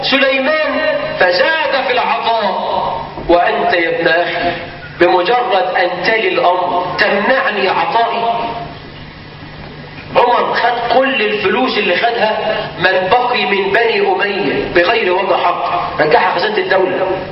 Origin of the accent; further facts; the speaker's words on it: Egypt; الهدر، عندنا في مصر كم مستشار في الوزارات؟